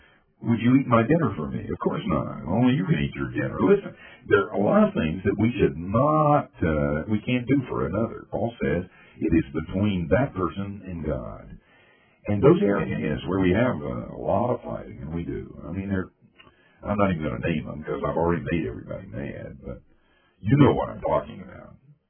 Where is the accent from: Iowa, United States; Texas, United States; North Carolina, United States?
North Carolina, United States; Asheville; born or raised there